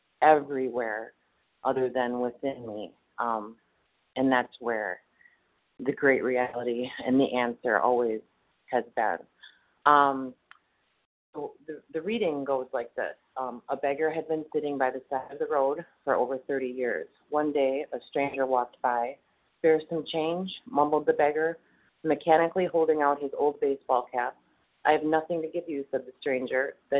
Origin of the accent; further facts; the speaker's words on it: Wisconsin, United States; I'm from Wisconsin, and I'm actually in Texas sharing this message this morning.